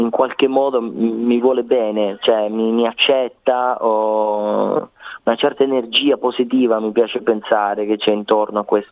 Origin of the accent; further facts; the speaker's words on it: Calabria, Italy; porto il nome della Calabria perché io sono calabrese